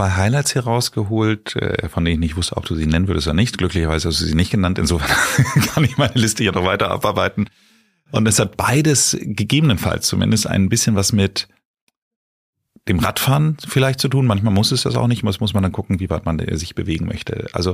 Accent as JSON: {"language": "German", "region": "Hamburg", "country": "Germany", "said": "alleine für uns als Hamburger mal Wilhelmsburg zu entdecken."}